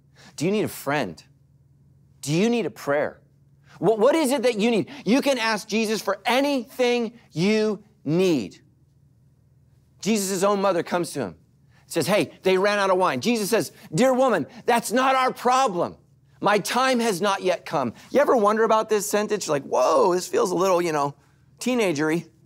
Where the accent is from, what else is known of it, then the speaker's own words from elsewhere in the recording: Sacramento, California, United States; I grew up in Sacramento